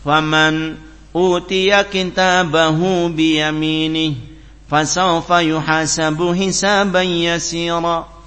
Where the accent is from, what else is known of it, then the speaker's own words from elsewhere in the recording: Ambon, Maluku, Indonesia; Ini kebetulan kami datang ziarah jauh dari Ambon ke Cilongo.